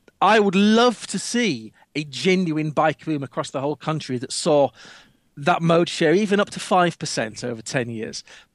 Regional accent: Leeds, Yorkshire and the Humber, United Kingdom; my hometown of Leeds, the motorway city of the 70s, remains the motorway city of the 2010s.

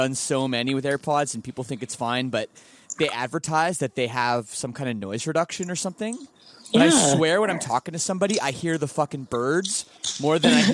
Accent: Canada; I'm Canadian as well

